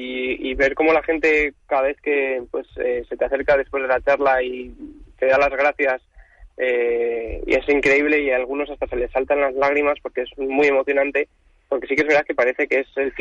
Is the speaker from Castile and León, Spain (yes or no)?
yes; Ponferrada, Castile and León, Spain; Bueno, yo es que soy de Ponferrada, de León.